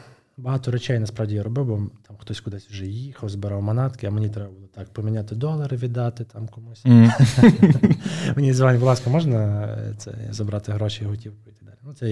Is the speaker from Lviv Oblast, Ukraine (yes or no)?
yes; Stryi, Lviv Oblast, Ukraine; Народився я в Стрию. Ну, насправді, я сам так, я насправді мушу зачепитися тему, що я зі Стрия, це 70 кілометрів від Львова.